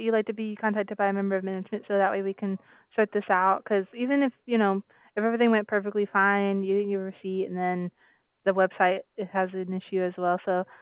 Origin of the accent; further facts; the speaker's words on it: New York, United States; moved away as an adult; now in Toronto, Canada; I'm originally from New York, but my husband lives here.